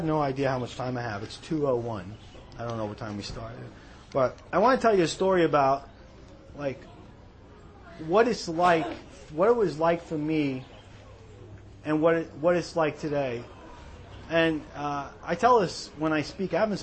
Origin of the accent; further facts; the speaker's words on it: Brooklyn, New York, United States; I was like, damn right they do, man. I'm from Brooklyn. Your rims gotta look nice, man.